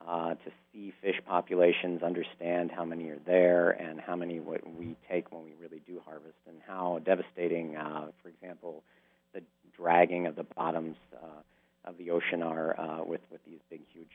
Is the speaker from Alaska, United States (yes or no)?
yes; Alaska, United States; I grew up in Alaska, and fishing was excellent for many, many years